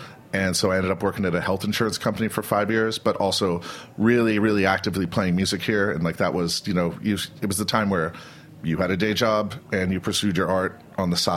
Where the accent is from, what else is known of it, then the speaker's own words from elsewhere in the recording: Youngstown, Ohio, United States; Well, I grew up in Youngstown, Ohio.